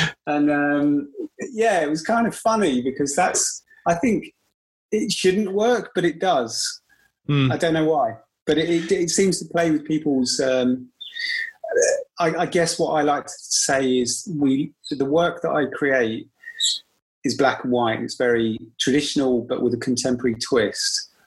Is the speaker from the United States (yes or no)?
no; London, United Kingdom; maybe it's a cheek because I'm from London